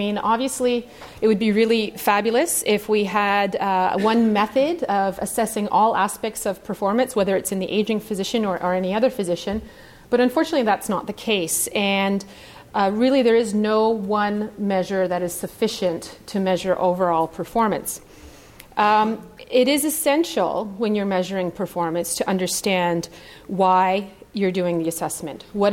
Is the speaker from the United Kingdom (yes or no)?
no; Sudbury, Ontario, Canada; I'm from Sudbury, Ontario.